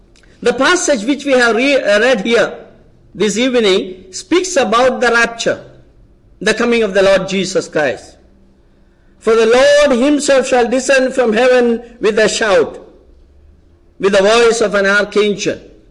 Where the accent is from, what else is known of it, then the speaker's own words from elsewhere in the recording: India; I'm coming from India. For the first time, I'm visiting this US. And probably this is my first sermon addressing to a non-Indian gathering. I always address to my Indian gatherings.